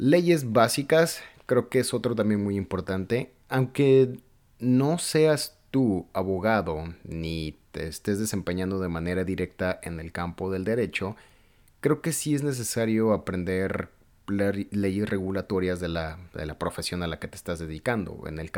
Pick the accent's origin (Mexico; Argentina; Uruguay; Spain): Mexico; yo estoy hablando de por mí en este momento como mexicano, creo que es importante conocer de dónde venimos y todos los aspectos del país que nos vio nacer